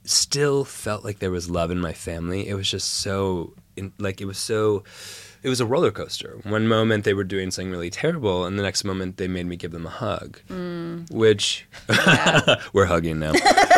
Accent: Minnesota, United States; also born or lived in California / New York; We lived, I was born in Minnesota. We moved to California. The economy crashed. We ran for our lives.

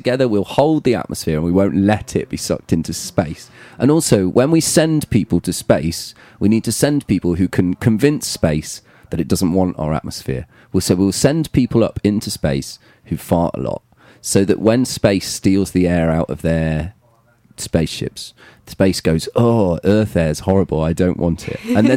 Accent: East Midlands, United Kingdom; So I grew up in Nottinghamshire

